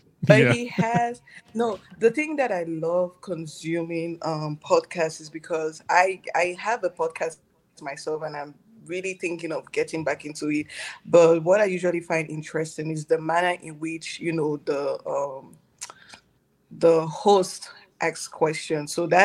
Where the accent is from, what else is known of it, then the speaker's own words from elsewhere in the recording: Cameroon; now in El Paso, United States; I am 29 years old, born and raised in Cameroon, living now in El Paso, Texas, USA.